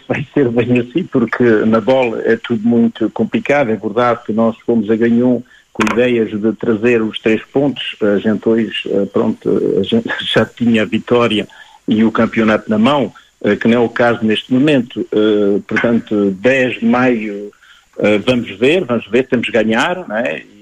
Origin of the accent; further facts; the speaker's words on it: Portugal; now in France; como muito português, gosto muito de bola e adoro